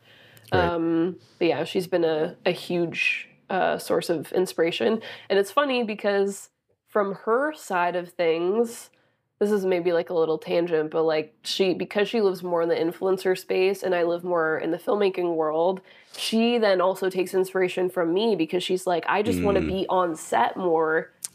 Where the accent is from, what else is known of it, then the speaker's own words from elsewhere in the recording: Canada; especially being Canadian, it's always a thought of, like, the US